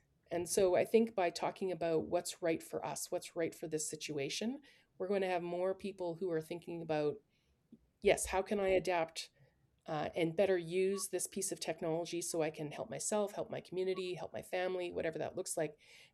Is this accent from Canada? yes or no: yes; Canada; Because as a Canadian, you understand your country is large and geographically diverse